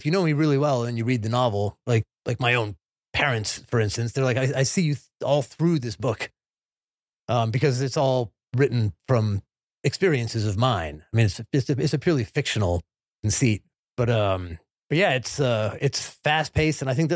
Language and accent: English; Morocco; now in New York, United States; I moved here from Morocco and I sort of crash landed into New York, and I lived in Brooklyn.